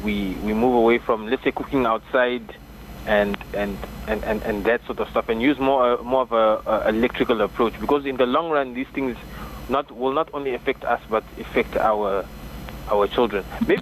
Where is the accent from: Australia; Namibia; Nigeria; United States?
Namibia; Imagine we come from Namibia.